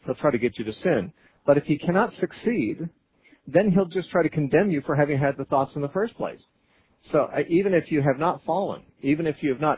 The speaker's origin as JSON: {"language": "English", "town": "Santa Cruz", "region": "California", "country": "United States", "tie": "born or raised there", "said": "We're going to talk next to Robert, who's calling from Santa Cruz, California, my hometown."}